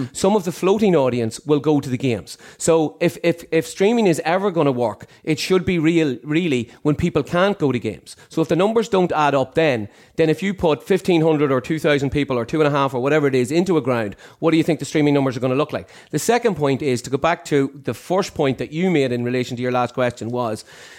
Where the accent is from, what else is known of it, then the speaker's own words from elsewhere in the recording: Monaghan, County Monaghan, Ireland; because I grew up in Monaghan